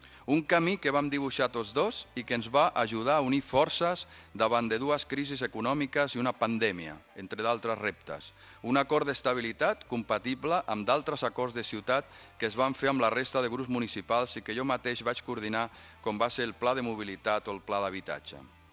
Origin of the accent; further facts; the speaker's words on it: Vilafranca del Penedès, Catalonia, Spain; I va ser d'aquesta manera com la meva germana i jo vam néixer a Vilafranca. Vam anar, com ha dit el Miquel, vam anar a viure al carrer Martorell, vam anar a l'Escola Pauada, a l'Institut Eugeni d'Ors.